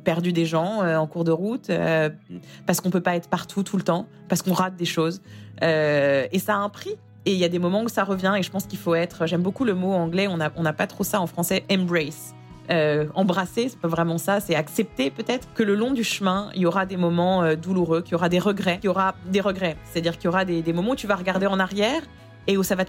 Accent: France; moved away as an adult; now in New York, United States; suis à New York, mariée et avec un petit garçon de 3 ans et demi et maman à plein temps alors que j'ai quitté la France en étant grand reporter pour les JT de TF1.

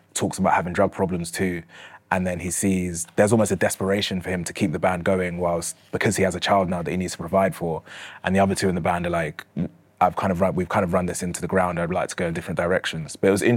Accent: United Kingdom; growing up in Britain and living in Britain in this time period

